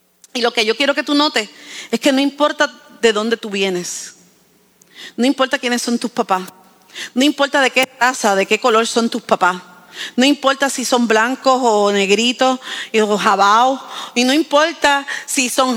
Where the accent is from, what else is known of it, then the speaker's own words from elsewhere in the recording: Bayamón, Puerto Rico; also born or lived in Arecibo / Camuy; yo soy de Arecibo. Yo nací en Arecibo, no soy de Arecibo porque yo, no, yo creo que estuve 3 días en Arecibo nada más. A lo que daban de alta. Y viví en Camuy, pero yo soy de Bayamón. Yo soy vaquera.